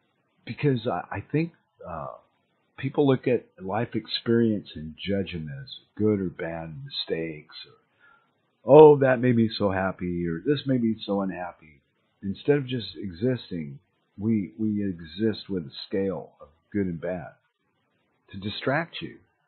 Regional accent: United States; because when I was a kid, growing up in America, things were made in America, baby.

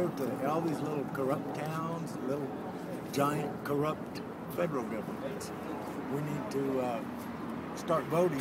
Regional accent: Montana, United States; I'm from Montana.

